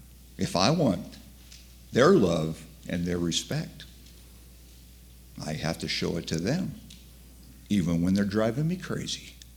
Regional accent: United States; Because I'm an American.

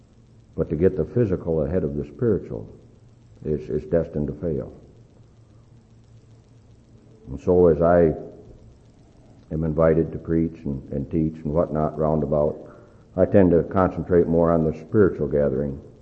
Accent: Michigan, United States; born there; I'll always be my father's son. I was born in Kent County, Michigan. That'll always be true.

